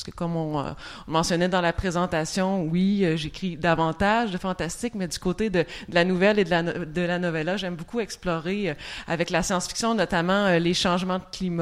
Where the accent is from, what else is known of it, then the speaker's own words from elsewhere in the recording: Quebec, Canada; Et puis c'est le cas également chez nous au Québec.